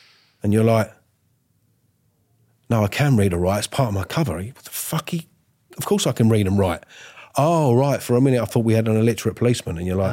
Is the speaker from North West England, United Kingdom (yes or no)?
no; Wandsworth, London, United Kingdom; You know, I came from Wandsworth. At that time I was living in West Norwood. And then I moved out to the country.